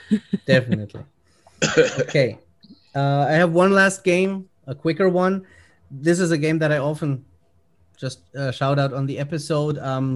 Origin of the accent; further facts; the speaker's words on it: Germany; English is a second language; as you guys know, I'm from Germany.